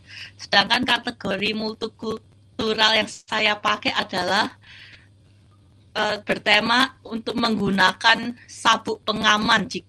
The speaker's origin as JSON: {"language": "Indonesian", "town": "Surabaya", "region": "East Java", "country": "Indonesia", "lives_now": "Melbourne, Australia", "said": "Saya dari Surabaya, saya ke Melbourne ini untuk belajar animasi dari RMIT"}